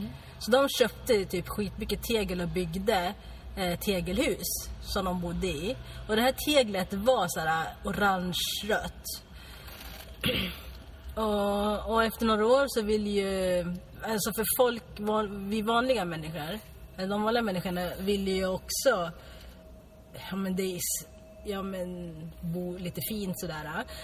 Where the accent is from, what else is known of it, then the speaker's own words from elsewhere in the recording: Gävle, Gävleborg County, Sweden; jag vet att hemma i Gävle finns det ett hus som är rosa. Jag kommer ihåg när det där, jag var liten